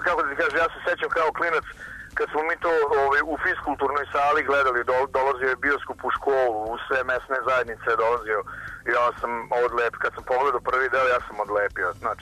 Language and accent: Serbian; Vojvodina, Serbia; a mi smo iz Vojvodine, lenji